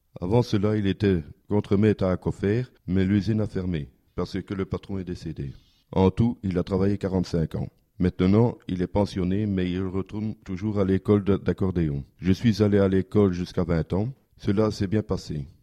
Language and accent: French; Montigny-sur-Sambre, Wallonia, Belgium; born there; j'ai 39 ans, je suis né à Montigny-sur-Sambre. J'habitais à Gerpénaco dans une maison sociale.